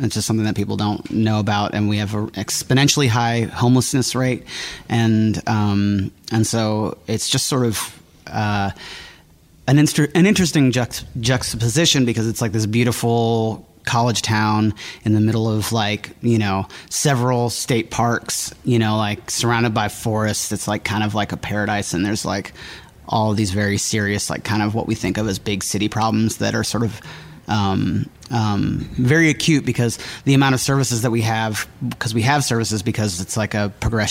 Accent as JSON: {"language": "English", "town": "Bloomington", "region": "Indiana", "country": "United States", "also_born_or_lived": "Nashville, Tennessee", "said": "I moved back home from Nashville, Tennessee, back to Bloomington, Indiana."}